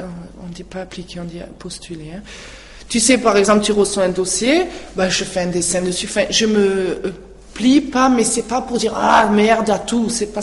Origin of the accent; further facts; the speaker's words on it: Marignane, Provence-Alpes-Côte d'Azur, France; je viens de Marignane et nous, on a eu le Front National.